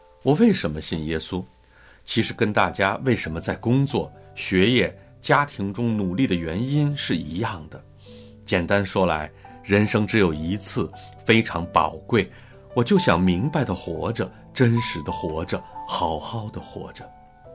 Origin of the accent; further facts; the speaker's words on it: China; 我是一个中国人，信了耶稣，我还是中国人